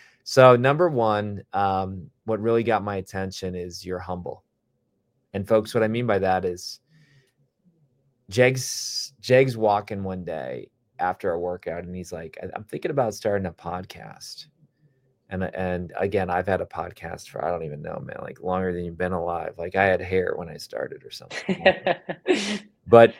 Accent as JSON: {"language": "English", "region": "Wisconsin", "country": "United States", "said": "and I'm from Wisconsin, where like Green Bay"}